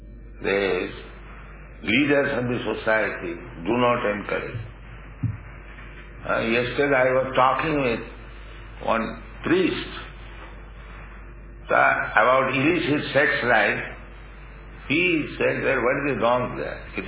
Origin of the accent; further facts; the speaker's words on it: India; moved away as an adult; now in New York, United States; I came from India alone, New York, 1965.